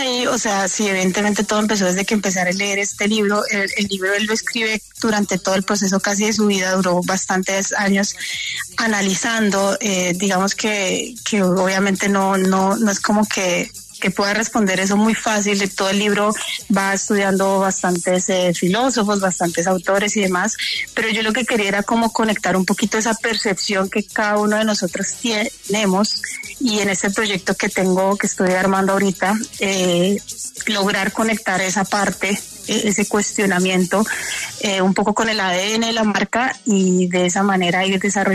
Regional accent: Tunja, Boyacá, Colombia; yo me crié en Tunja, para empezar, en Boyacá

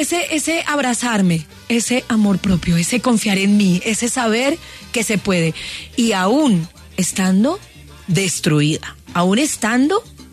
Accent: Jamundí, Valle del Cauca, Colombia; De hecho, mi adolescencia la viví en Jamundí. … Jamundí Valle. Yo no nací en Cali.

